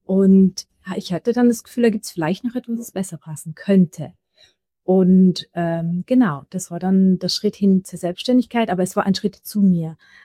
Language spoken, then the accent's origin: German; Austria; Komme ich zurück nach Österreich? Ich hatte damals auch eine sehr, sehr große Sehnsucht wieder nach meiner Heimat.